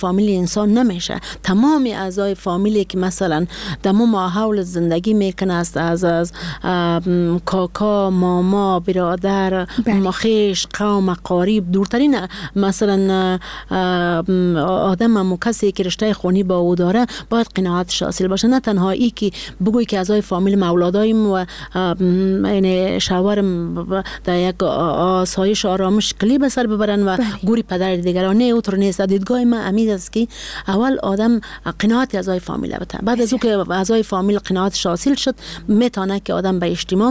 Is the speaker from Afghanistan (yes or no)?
yes; Badakhshan, Afghanistan; ما یک کسی هستم که از بدخشان هستم